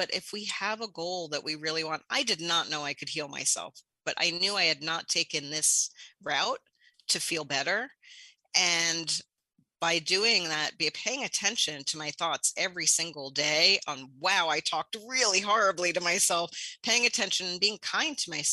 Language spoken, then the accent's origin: English; New York City, New York, United States; I grew up in New York City, saw addiction firsthand